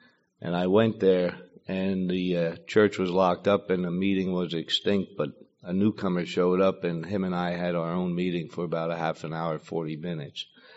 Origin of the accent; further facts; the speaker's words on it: Emmaus, Pennsylvania, United States; born there; I was born up in Emmaus, a middle-class family.